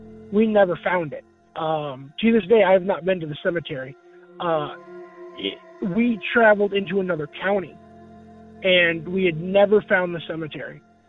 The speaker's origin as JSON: {"language": "English", "town": "Rockford", "region": "Illinois", "country": "United States", "said": "Hi, Derek. … I'm from Rockford, Illinois."}